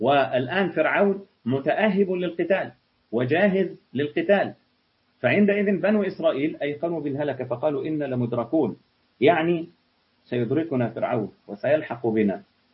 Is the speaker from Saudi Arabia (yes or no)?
no; Egypt; يعني لو قيل لي وأنا مصري إلى من تنتمي